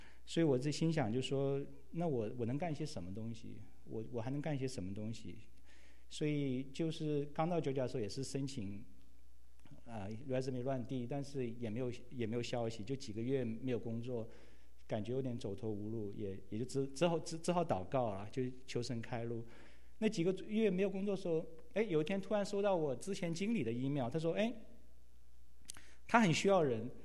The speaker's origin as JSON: {"language": "Chinese", "town": "Guangzhou", "region": "Guangdong", "country": "China", "tie": "born or raised there", "also_born_or_lived": "Shanghai", "moved": "as an adult", "lives_now": "United States", "said": "我父母是浙江人，他们大学毕业之后就到广州工作，所以我从小在广州长大，然后后来考大学又考到上海，考到上海交通大学。"}